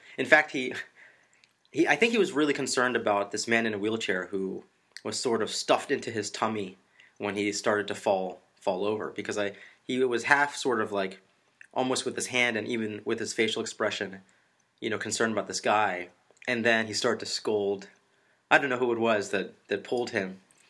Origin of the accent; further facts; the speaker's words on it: United States; I'm a man, I'm American, I'm Catholic.